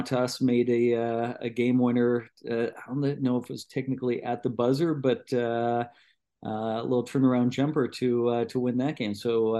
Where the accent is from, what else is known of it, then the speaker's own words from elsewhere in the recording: Canada; And as a Canadian, I love going down